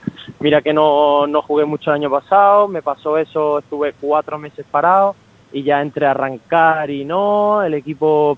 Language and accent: Spanish; Málaga, Andalusia, Spain; Hombre, claro, yo al final soy de aquí, yo soy del Málaga.